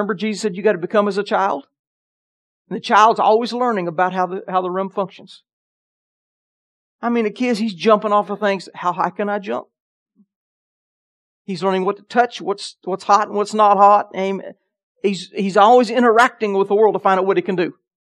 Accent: Alabama, United States; I grew up in Alabama, and Helen Keller, her ministry was still active when I was a boy in Alabama.

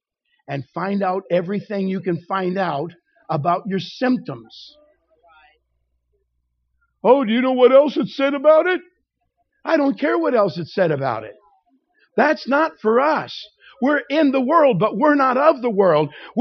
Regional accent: Kentucky, United States; Right? We're from Kentucky. You call Mom and them.

